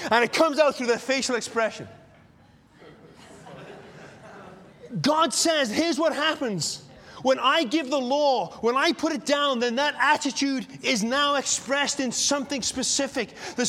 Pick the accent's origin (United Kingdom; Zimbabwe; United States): United Kingdom; England; because I'm from England. You see, when we lived in England, then we lived out in the country in a little cottage